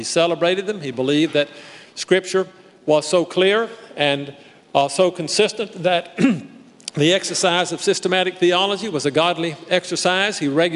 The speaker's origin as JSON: {"language": "English", "region": "Mississippi", "country": "United States", "said": "even though I'm from the Deep South and I'm from Mississippi and I should be talking like this"}